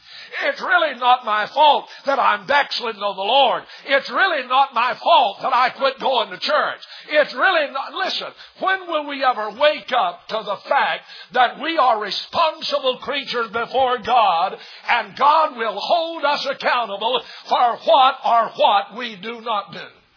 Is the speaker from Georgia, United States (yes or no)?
yes; Tallulah Falls, Georgia, United States; when I was growing up around Tallulah Falls, I lived in a neighborhood.